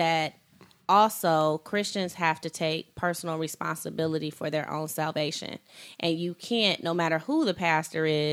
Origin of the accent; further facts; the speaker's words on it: Detroit, Michigan, United States; Detroit would be a great city. I'm from Detroit.